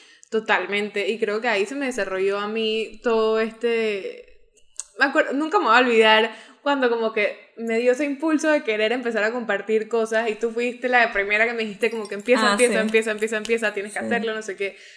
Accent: New York, United States; hablamos de todo nuestro camino creciendo en Nueva York

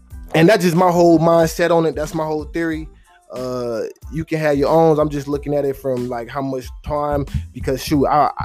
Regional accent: Detroit, Michigan, United States; I know some of everybody that didn't work for Ford or drive Ford, you feel me, growing up in Detroit.

